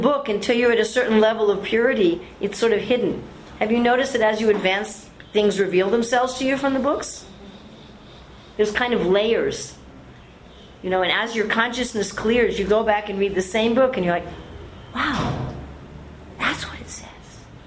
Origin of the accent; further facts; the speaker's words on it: New York, United States; accent: American; And I'm, as you can hear from my accent, an American. And not only an American, I'm from New York.